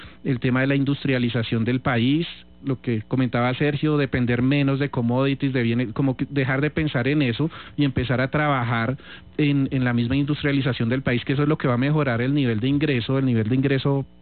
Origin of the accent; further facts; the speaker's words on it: Colombia; Colombia no es más que el reflejo de lo que somos los colombianos